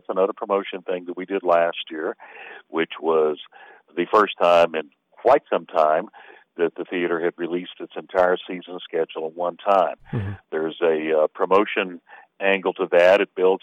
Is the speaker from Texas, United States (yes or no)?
yes; Houston, Texas, United States; I'm a Texan. Grew up in Houston, the Austin area.